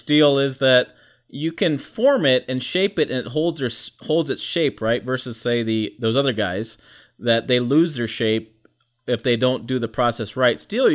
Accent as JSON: {"language": "English", "region": "Michigan", "country": "United States", "tie": "born or raised there", "said": "So I grew up in Michigan, and those who know Michigan know that we have this thing called rust, and that it destroys vehicles."}